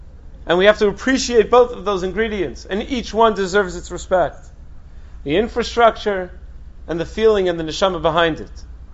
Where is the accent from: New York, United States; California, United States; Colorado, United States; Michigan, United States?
New York, United States; North Woodmere; I'm from North Woodmere. It's like far away from here.